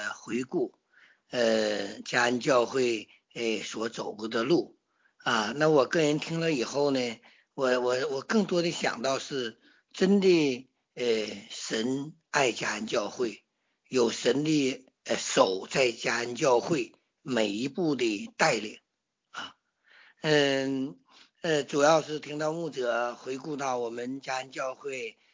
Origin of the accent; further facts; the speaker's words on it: Northeast China, China; 特别我们东北人都很实在的，